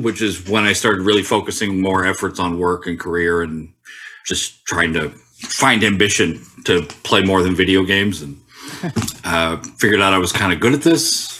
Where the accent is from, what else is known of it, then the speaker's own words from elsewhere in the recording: Tokyo, Japan; I grew up in Tokyo. My parents worked over there.